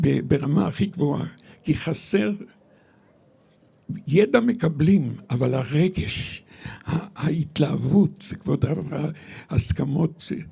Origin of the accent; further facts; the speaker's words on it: Ramat Gan, Tel Aviv District, Israel; גדלתי ברמת גן.